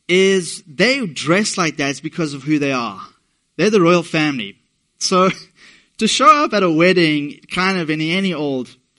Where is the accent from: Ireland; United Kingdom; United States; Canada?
United Kingdom; England; born there; I was born in England, and England is a great country. I have no desire to live there.